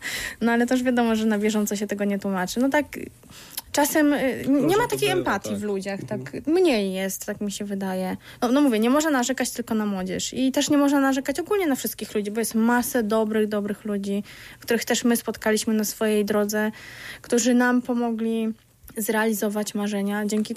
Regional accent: Olkusz, Lesser Poland, Poland; Ja pochodzę z Olkusza, tam, gdzie te słynne garnki się wyrabia.

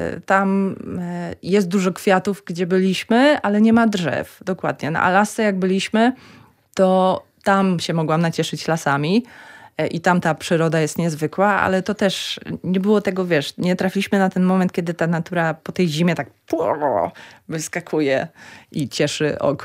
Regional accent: Puławy, Lublin Voivodeship, Poland; ja się wychowałam w Puławach, na ulicy Leśnej, więc ten las miałam na wyciągnięcie ręki

